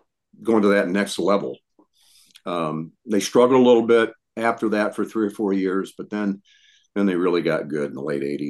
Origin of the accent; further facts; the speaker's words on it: Lincoln, Nebraska, United States; this journey since I grew up in Lincoln, and I watched football and basketball like you guys did when you were young.